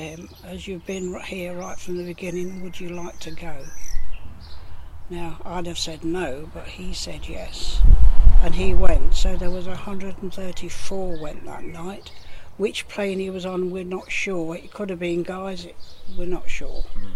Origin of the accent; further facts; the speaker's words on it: Yorkshire and the Humber, United Kingdom; born there; also born or lived in Peterborough; No, I was born in Yorkshire, but I lived in Peterborough.